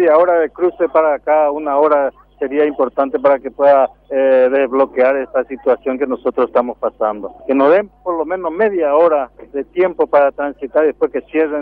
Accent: Paraguay; Nosotros sinceramente nos sentimos afectados como hermanos paraguayos con los hermanos de la República Argentina.

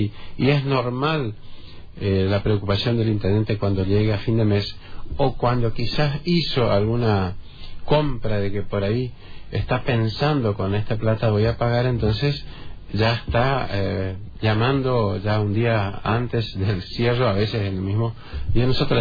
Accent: 25 de Mayo, Misiones, Argentina; en mi caso, en nuestro caso, yo soy de 25 de Mayo

